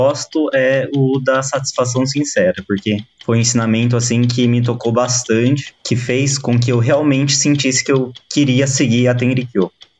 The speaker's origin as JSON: {"language": "Portuguese", "town": "Marialva", "region": "Paraná", "country": "Brazil", "moved": "yes", "lives_now": "Japan", "said": "eu sou de Marialva, pertenço à Igreja Marialva"}